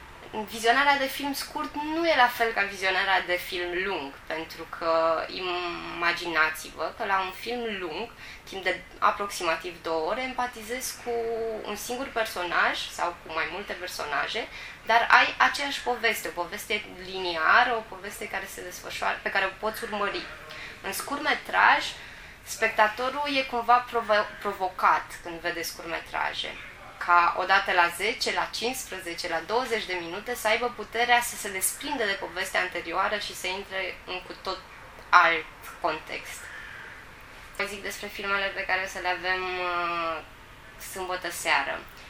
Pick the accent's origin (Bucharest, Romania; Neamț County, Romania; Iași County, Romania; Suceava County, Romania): Suceava County, Romania; Rădăuți; moved away as an adult; Eu sunt din Rădăuți, am făcut aici liceul, am plecat acum 10 ani. În București m-am specializat în domeniul scurtmetrajului după ce am terminat facultatea de film.